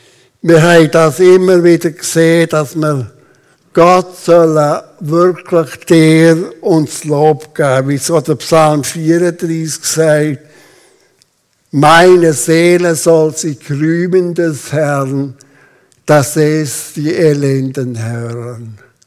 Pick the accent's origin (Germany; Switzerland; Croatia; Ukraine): Switzerland; sind wir Schweizer wirklich besser als die Afghanen, die so ein trauriges Leben haben im Land.